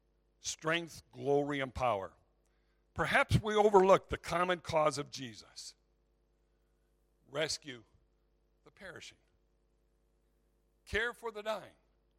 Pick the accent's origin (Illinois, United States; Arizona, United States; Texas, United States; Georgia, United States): Illinois, United States; Zion; I was able to spend some time with the both of them in my hometown of Zion, Illinois, and where I was basically raised.